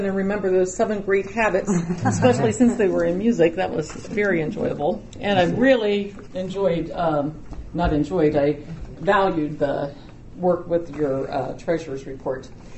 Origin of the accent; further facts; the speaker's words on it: Marion, Ohio, United States; We live on part of the family farm where I grew up in Northwest Marion, Ohio.